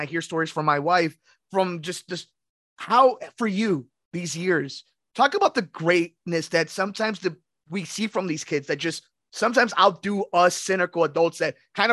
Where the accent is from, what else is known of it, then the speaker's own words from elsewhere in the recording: Berwyn, Illinois, United States; Hey, I Berwyn boy myself